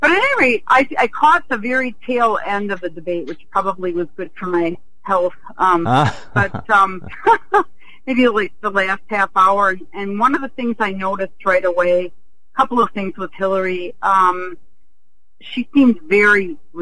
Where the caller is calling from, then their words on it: Milwaukee, Wisconsin, United States; I'm in Milwaukee, actually.